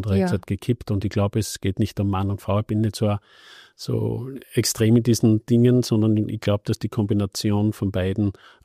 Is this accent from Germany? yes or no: no; Upper Austria, Austria; Und ich komme aus dem Müffel, bin zwar aus dem Müffel, das Linz nahe ist